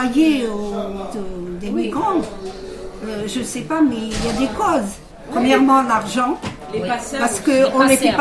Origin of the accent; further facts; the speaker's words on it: Algeria; je suis algérienne, franco-algérienne